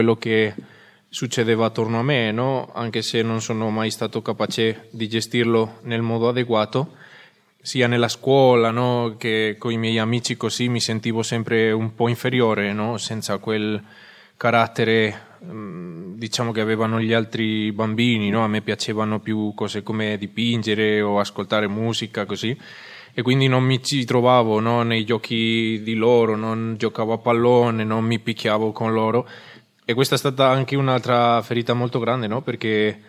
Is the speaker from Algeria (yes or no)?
no; Spain; Italian is a second language; Sono spagnolo, ho 23 anni